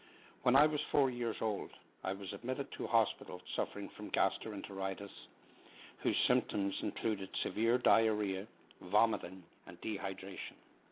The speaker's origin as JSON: {"language": "English", "town": "Tullamore", "region": "County Offaly", "country": "Ireland", "moved": "yes", "lives_now": "New Jersey, United States", "said": "I live in New Jersey in the United States. I'm originally from Tullamore, Ireland."}